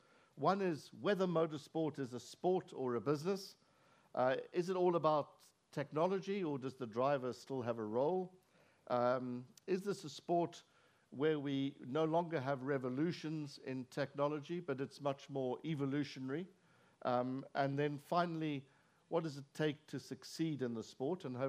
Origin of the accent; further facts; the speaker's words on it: South Africa; as you can hear, I'm a South African